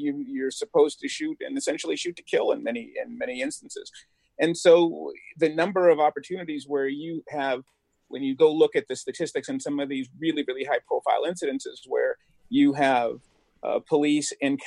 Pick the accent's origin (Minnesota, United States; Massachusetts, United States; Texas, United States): Massachusetts, United States; because whenever I tell people I'm from Massachusetts, they tend to think that it's a college campus